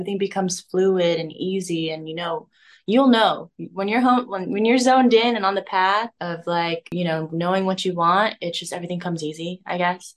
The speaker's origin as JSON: {"language": "English", "country": "Philippines", "said": "And I'm representing like the island Pacific, like just a more of a diverse demographic, being a Filipino. There's not a lot of Filipinos in the industry, but I'm seeing it grow and it's amazing."}